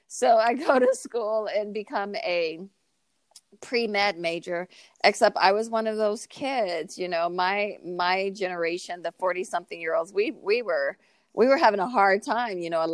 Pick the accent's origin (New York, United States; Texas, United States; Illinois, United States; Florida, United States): Illinois, United States; Chicago; So I'm from Chicago, Illinois. I'm from a single mom who worked at a factory